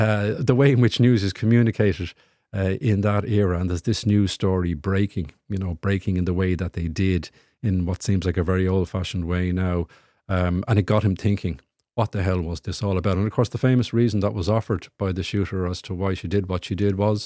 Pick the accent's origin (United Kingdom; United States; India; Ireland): Ireland; there's a lot of confidence there about how far Irish culture and creativity and voices can travel. We are a cultural powerhouse.